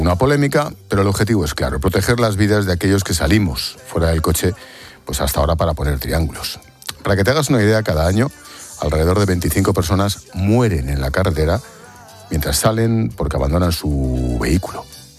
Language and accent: Spanish; Spain; Lo que es obvio es que somos españoles, siempre tenemos que esperar al último momento para comprarla.